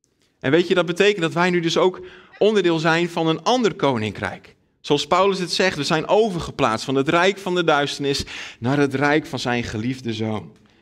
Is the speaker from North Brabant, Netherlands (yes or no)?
no; Friesland, Netherlands; first language Frisian; Dutch is a second language; De meeste van jullie weten dat ik uit Friesland kom. Nou, dat bepaalt zeker mede mijn identiteit. Wij spreken gewoon thuis Fries. We hebben bepaalde Friese gewoontes nog die we hebben.